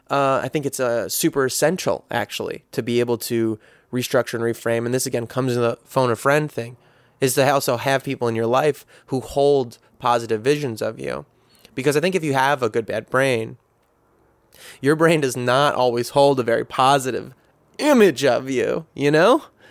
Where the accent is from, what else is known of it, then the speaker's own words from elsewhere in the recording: United States; as a guy growing up in America, we kind of learn to show our love through meanness.